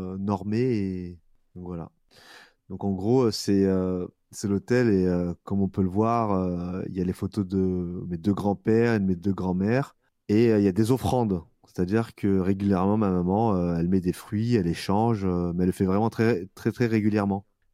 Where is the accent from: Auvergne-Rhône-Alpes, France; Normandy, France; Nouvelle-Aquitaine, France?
Auvergne-Rhône-Alpes, France; Bourg-lès-Valence; dans laquelle j'ai grandi avec mes 3 sœurs et mes parents. Pas très grande maison, mais dans un lotissement qui se situe à Bourg-les-Valence, dans la Drôme. C'est là où j'ai grandi.